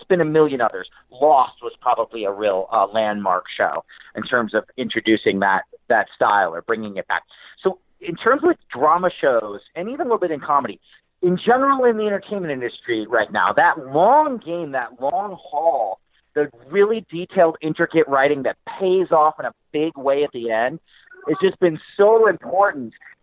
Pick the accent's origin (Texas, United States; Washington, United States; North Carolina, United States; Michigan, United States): Michigan, United States; Detroit; now in Los Angeles, United States; I'm from Detroit originally, but I live right now in Los Angeles and work a little bit.